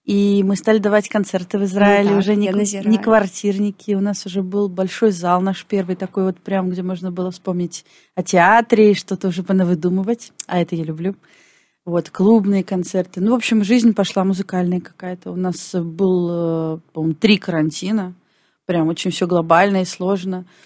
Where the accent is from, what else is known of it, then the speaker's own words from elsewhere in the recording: Belarus; now in Warsaw, Poland; Ну, так а мы же белорусы